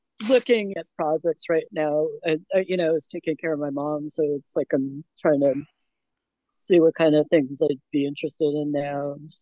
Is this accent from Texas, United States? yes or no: no; El Cajon, California, United States; I'm from El Cajon, California.